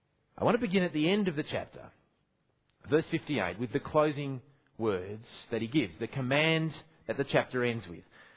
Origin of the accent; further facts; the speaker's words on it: Australia; I'm tempted at this point to make a gratuitous shaky islands joke as an Australian visiting, but I won't.